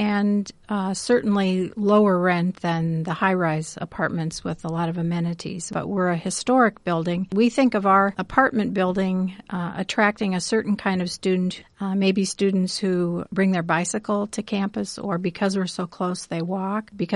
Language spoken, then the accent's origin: English; Ames, Iowa, United States; I remember when I was growing up in Ames, Bobby Rogers was one of the women's clothing stores in Ames.